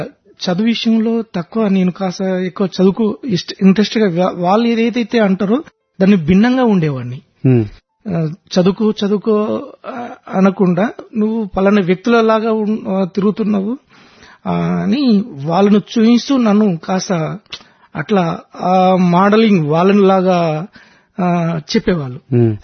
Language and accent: Telugu; Telangana, India; మాది వరంగల్ జిల్లా అండి. వరంగల్ జిల్లాలో పర్కల్ మండల్ వారికూలు గ్రామం అండి.